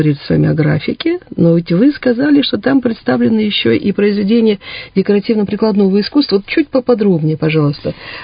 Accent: Siberia, Russia; Ну да, мы сибиряки, мы, конечно, наверное, все-таки и живем больше в это холодное время года

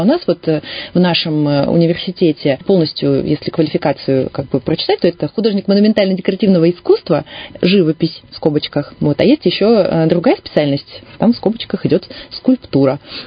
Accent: Irkutsk, Irkutsk Oblast, Russia; я, во-первых, коренная иркутянка, и, естественно, Иркутск – это мой родной город.

